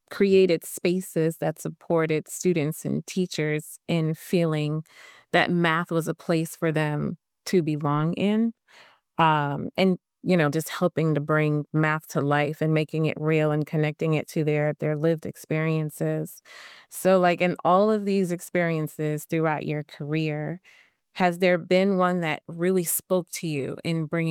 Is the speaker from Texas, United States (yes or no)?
no; Boston, Massachusetts, United States; You have me thinking about my own just history of education growing up in Boston